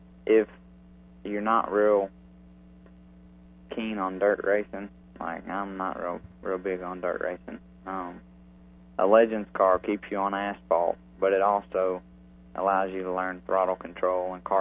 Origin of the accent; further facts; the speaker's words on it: Bowling Green, Kentucky, United States; I had Dale Earnhardt Jr. came to Bowling Green, Kentucky, which is my hometown, like I said.